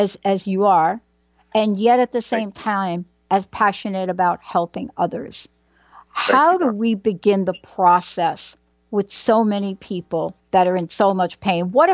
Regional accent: New York City, New York, United States; Well, I grew up in the Bronx.

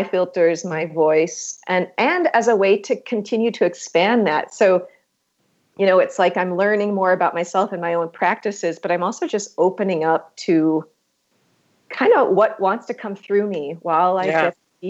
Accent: United States; I'm American.

